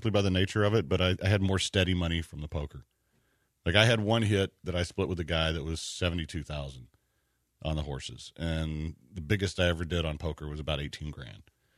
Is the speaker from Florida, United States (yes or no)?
no; La Marque, Texas, United States; We grew up in Lamarck, which basically it was not a great place to grow up.